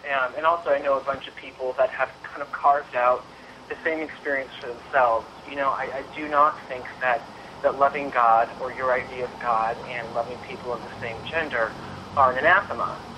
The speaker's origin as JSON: {"language": "English", "town": "Sacramento", "region": "California", "country": "United States", "tie": "born or raised there", "said": "When I was living in Sacramento, California, which is my hometown, I would play at a gay club downtown in downtown Sacramento."}